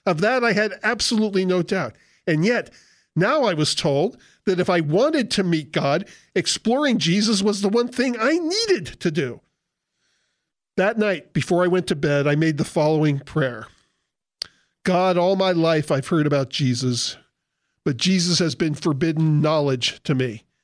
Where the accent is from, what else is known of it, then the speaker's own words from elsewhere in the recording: United States; Growing up in America as a Jew with mostly Gentile friends, I'd been exposed to Christian terminology all my life.